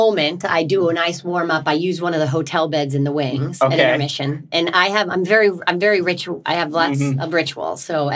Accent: Kentucky, United States; I'm from Kentucky. Kentucky Fried Chicken.

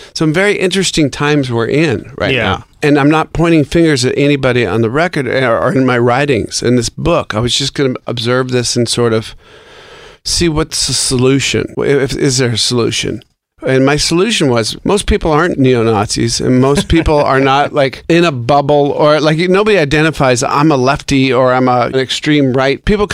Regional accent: Seattle, Washington, United States; it was the things I was seeing in my hometown of Seattle.

